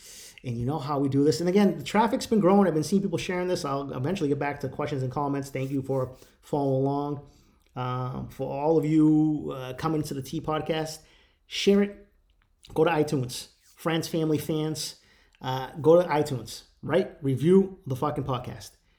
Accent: East Boston, Massachusetts, United States; bringing me back to my time growing up in Eastie in the 90s, how everybody wanted to be Jordan.

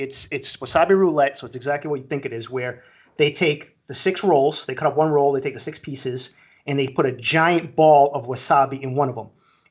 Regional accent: United States; Me, I'm American.

